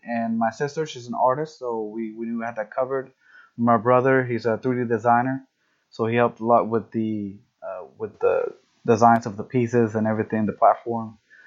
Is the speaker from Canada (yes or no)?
no; Venezuela; English is a second language; now in United States; Our home is Venezuela, or I was raised in Venezuela with my family.